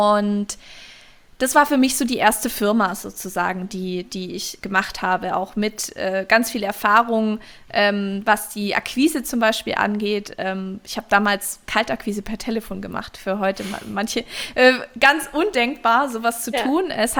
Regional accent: Stuttgart, Baden-Württemberg, Germany; Also wir kommen alle aus Stuttgart

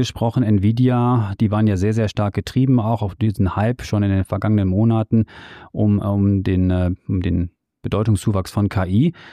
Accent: Switzerland; für mich als Schweizer Anleger

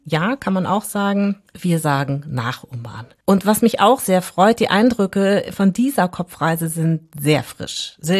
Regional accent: Munich, Bavaria, Germany; München, das war meine Heimatstadt.

